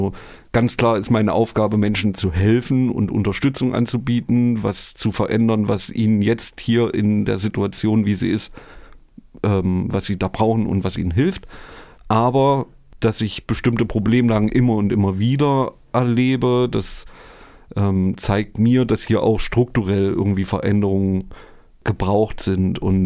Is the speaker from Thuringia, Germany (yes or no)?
yes; Erfurt, Thuringia, Germany; ich bin Puffbohne, hier in Erfurt geboren, irgendwie nie weggekommen. Das ist vielleicht, manchmal bedauere ich das auch, aber irgendwie ist es auch schön, in Erfurt geblieben zu sein. Ja, und ich bin groß geworden da beim katholischen Krankenhaus. Das ist ein kleines Wohngebiet, der Buchenberg.